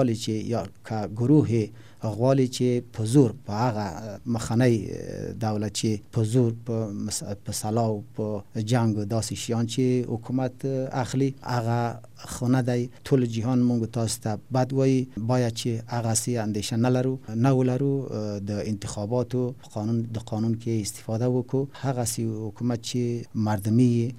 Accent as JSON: {"language": "Pashto", "country": "Afghanistan", "tie": "born there", "said": "زه د افغانستان په خاورې کې زیږیدلې یم په دغه خاورې کې ژوند می تیر کړل ده په مختلف ولایتو کې"}